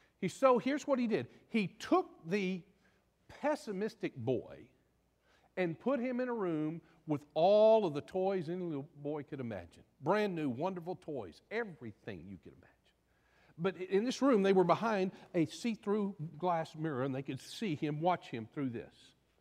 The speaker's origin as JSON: {"language": "English", "region": "Texas", "country": "United States", "tie": "born or raised there", "said": "I was born and reared in West Texas. We didn't have water. We had sand hills, mesquite, jackrabbits, and a lot of oil wells."}